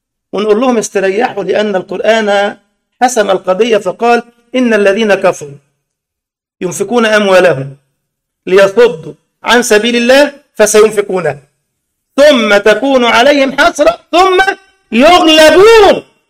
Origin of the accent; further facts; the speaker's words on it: Egypt; يعني مصيبة سودة من الشحرير والكيالين والحملات اللي عندنا في مصر ده.